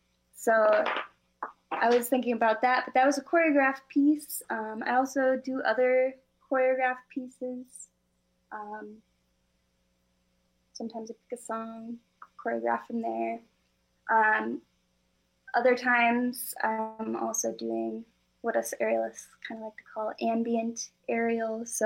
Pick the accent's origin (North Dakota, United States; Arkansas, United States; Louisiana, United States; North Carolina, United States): North Dakota, United States; Wahpeton; I grew up in Wahpeton, North Dakota, but I'd always go visit my grandma in Grand Portage.